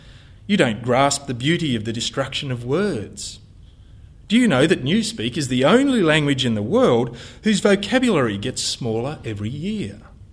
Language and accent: English; Tasmania, Australia; I'm from Tasmania. I'm white, working class. I'm a Protestant, middle-aged male, happily married.